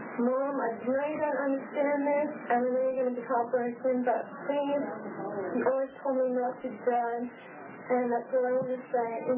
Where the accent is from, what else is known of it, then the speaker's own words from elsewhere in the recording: Australia; now in United States; I'm from Australia.